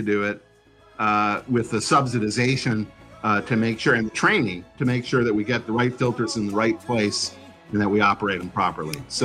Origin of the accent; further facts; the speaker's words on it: Washington, District of Columbia, United States; 10 years before Flint, here in my hometown in D.C., we had 20 to 30 times the amount of lead coming through our taps.